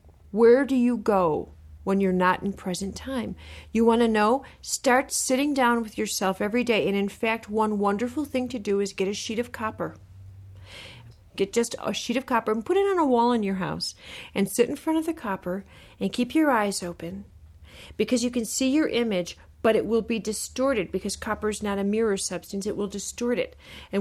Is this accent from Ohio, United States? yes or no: no; Chicago, Illinois, United States; I can talk about growing up in Chicago.